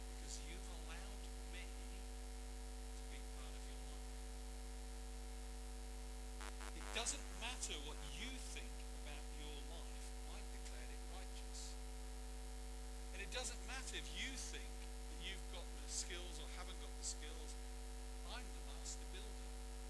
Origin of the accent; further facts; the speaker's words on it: Yorkshire and the Humber, United Kingdom; Where I come from in the UK, I was born in Yorkshire, they specialise in dry stone walls.